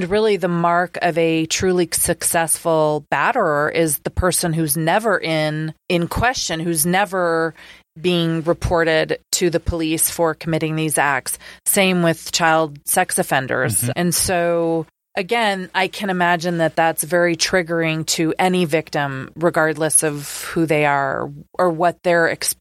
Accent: Albuquerque, New Mexico, United States; I'm from Albuquerque and I graduated from law school in 2001. I moved back to New Mexico in 2001

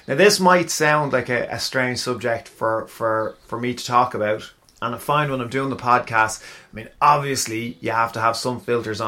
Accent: Ireland; So, of course, being Irish, I immediately went, hang on a second

